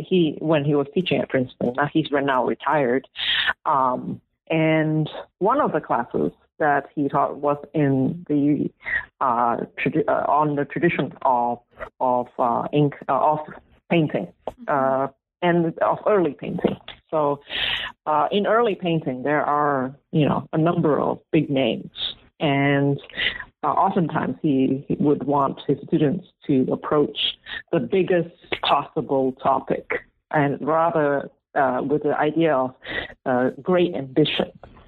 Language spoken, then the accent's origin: English; Malaysia; also born or lived in Singapore; growing up, I grew up in Malaysia and Singapore.